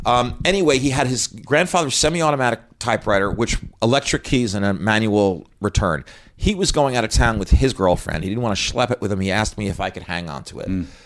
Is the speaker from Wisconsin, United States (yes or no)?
no; Scarsdale, New York, United States; also born or lived in Los Angeles; now in Manhattan, United States; In Scarsdale. And then I went to school in upstate New York, and then I moved here to Manhattan to start my life as a struggling writer. Movies took me to LA, but I'm thrilled to be back.